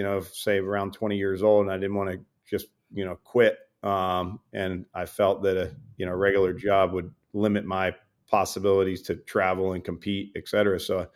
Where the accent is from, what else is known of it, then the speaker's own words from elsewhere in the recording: Pennsville, New Jersey, United States; also born or lived in Wilmington, Delaware; So I'm born in Wilmington, Delaware. I grew up in Pennsville, New Jersey, which is a little bit to the southeast of Philadelphia, along the Delaware Bay, if you're looking at a map there.